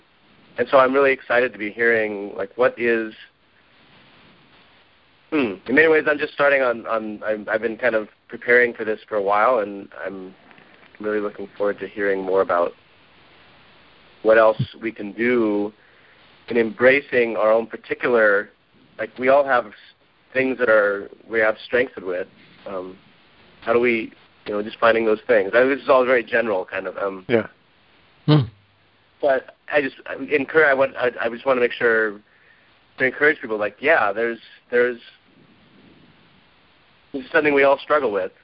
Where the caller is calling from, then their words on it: Portland, Oregon, United States; I'm calling from Portland, Oregon.